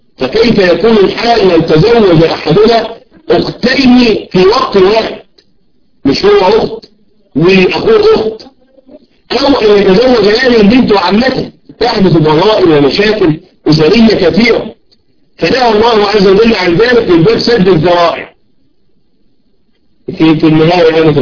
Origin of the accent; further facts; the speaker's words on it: Egypt; زي ما احنا نقول عندنا في مصر، نحن نقول في مصر أن يقول سلايف